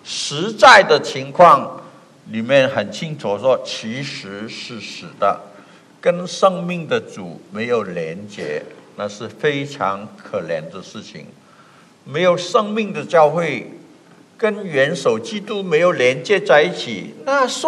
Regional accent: Guangxi, China; born there; 就好像我爸爸在广西柳州，我在广西出生

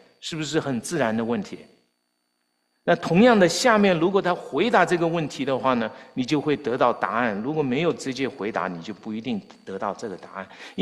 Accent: Shanghai, China; now in United States; 那我是在城市里长大，我在上海长大

